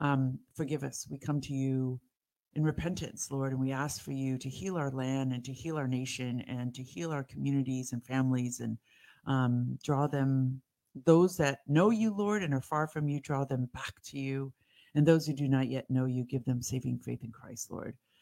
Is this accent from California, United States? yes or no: yes; Beverly Hills, California, United States; My girlfriend, we grew up in Beverly Hills, so we went to all Beverly Hills schools